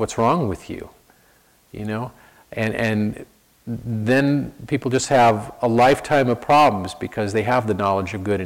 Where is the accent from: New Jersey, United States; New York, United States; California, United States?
California, United States; San Francisco; I grew up in San Francisco, which is, you know, no fine, religious, righteous, holy city.